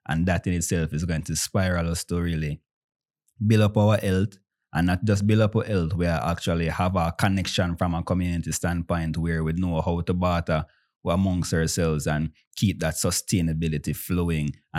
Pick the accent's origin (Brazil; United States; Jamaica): Jamaica; When we're little, I'm growing up in Jamaica, they have a proverb, dance a yard before you dance abroad.